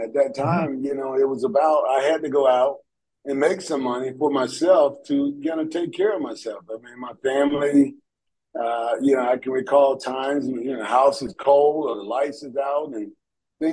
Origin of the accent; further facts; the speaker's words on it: Atlanta, Georgia, United States; Yeah, growing up in Atlanta, with nine kids and being six out of nine, seven boys, well, eight boys and one girl, and being that middle child